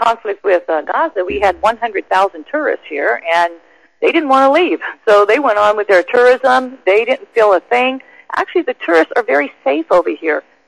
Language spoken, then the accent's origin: English; United States; This is American's ally. I'm American, and we need this ally here.